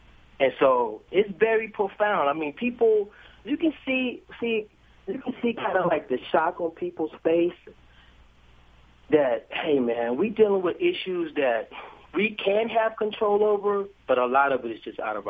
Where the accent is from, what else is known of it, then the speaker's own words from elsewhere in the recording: United States; because I am an American citizen, born and raised, you have a right of freedom of speech.